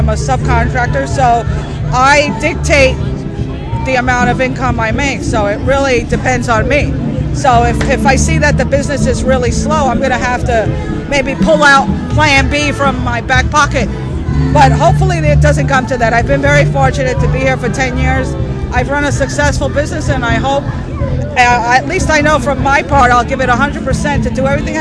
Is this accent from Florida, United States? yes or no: no; Brooklyn, New York, United States; since I was a little girl growing up in Brooklyn